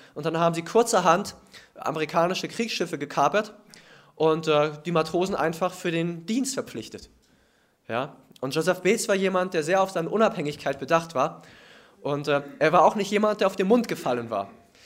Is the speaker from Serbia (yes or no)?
no; Baltic coast, Germany; Ich bin an der Ostsee groß geworden und ich habe dort immer am Horizont diese Schiffe liegen sehen